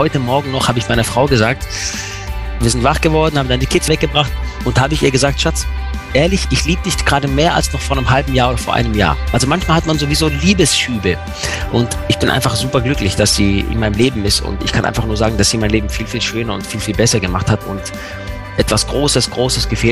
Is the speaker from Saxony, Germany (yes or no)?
no; Baden-Württemberg, Germany; accent: Swabian; Ich schwätze Schwäbisch, klar. Das geht gar nicht anders. Wenn du unter der Burg Hohenzollern groß geworden bist, dann schwätzt du Schwäbisch.